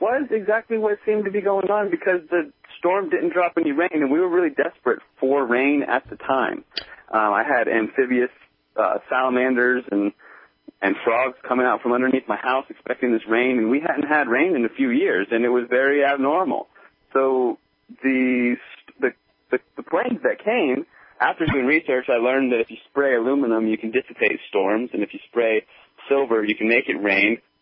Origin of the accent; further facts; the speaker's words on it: Virginia, United States; also born or lived in Northern California; I grew up in Virginia, and then after all these different walks of life and many careers, I ended up in Northern California going back to school.